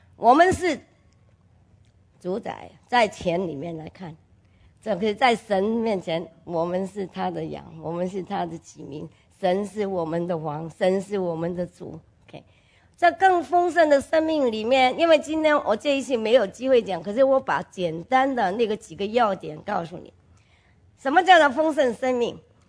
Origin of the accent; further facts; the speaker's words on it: China; moved away; 我是从大陆出来的，我是个无神论